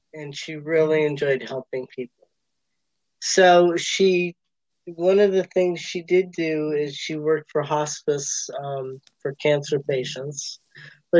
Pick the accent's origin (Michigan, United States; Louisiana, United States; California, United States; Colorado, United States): California, United States; born there; My parents were from Queens and Long Island, but I was born in California. My dad was Navy.